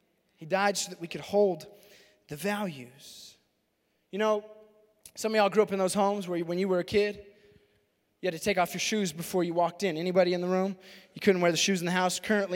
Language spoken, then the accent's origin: English; Roswell, New Mexico, United States; now in Albuquerque, United States; I know I grew up in Roswell.